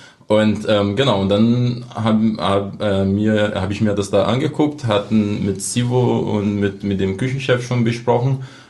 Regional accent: Brazil; now in Germany; Natürlich ist irgendwo meine Heimat Brasilien, das bleibt auch. Ich bin ja immer noch Brasilianer, ich habe immer noch einen brasilianischen Pass.

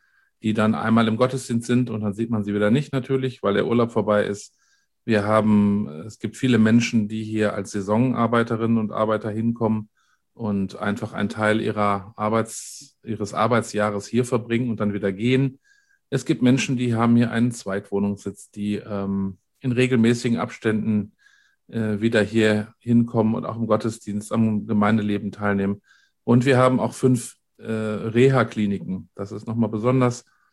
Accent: North Rhine-Westphalia, Germany; wir sind beide aus dem Ruhrgebiet und waren da auch tätig.

